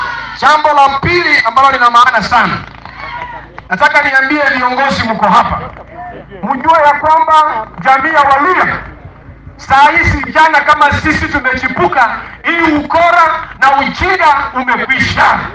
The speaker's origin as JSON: {"language": "Swahili", "town": "Bukembe", "region": "Bungoma County", "country": "Kenya", "said": "natoka Bukembe East Ward."}